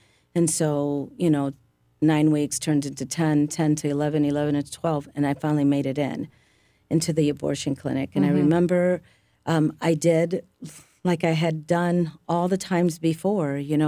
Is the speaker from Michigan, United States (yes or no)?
yes; Holland, Michigan, United States; I grew up in a bubble. I grew up in Holland, Michigan. I knew nothing.